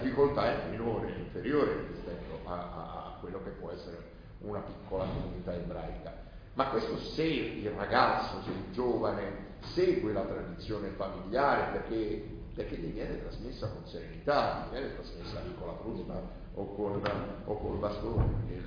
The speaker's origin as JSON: {"language": "Italian", "town": "Rome", "region": "Lazio", "country": "Italy", "moved": "yes", "lives_now": "Bologna, Italy", "said": "io sono romano da sempre, e anche se vivo qua a Bologna da 20 anni"}